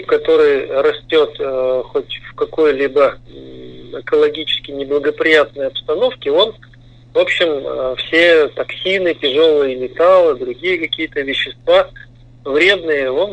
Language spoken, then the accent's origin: Russian; Southern Urals, Russia; Я вспоминаю, как в детстве мы на Южном Урале ходили за белыми грибами